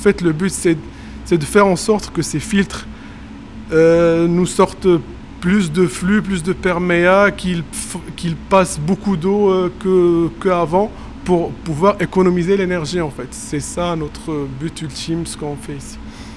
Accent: Morocco; vu que je suis marocain et que j'ai travaillé au Maroc

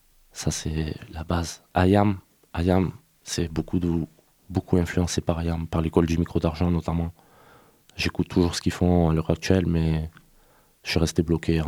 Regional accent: Sète, Occitanie, France; Je dirais que Sète, c'est ma ville. Donc c'est là où j'ai grandi

